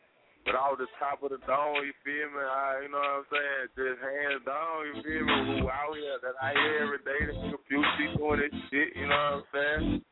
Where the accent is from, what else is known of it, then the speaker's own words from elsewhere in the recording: Alabama, United States; now in Atlanta, United States; I'm from Alabama all day, man. I'm up in the A, man.